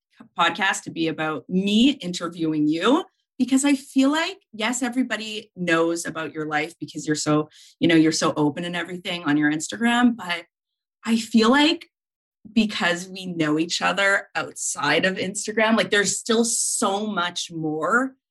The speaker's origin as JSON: {"language": "English", "town": "Montreal", "region": "Quebec", "country": "Canada", "said": "I'm from Montreal. I live in Montreal and we have, and I'm Jewish. I live in a very small Jewish bubble here in Montreal."}